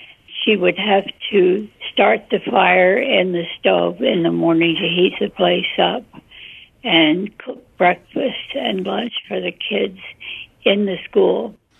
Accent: Claremore, Oklahoma, United States; born there; now in Herndon, United States; I was born in Claremore at the Claremore General Hospital, which at that time was on Main Street on the second floor

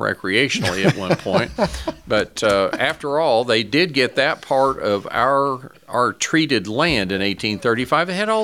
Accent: Oklahoma, United States; And I'm from Maynard County.

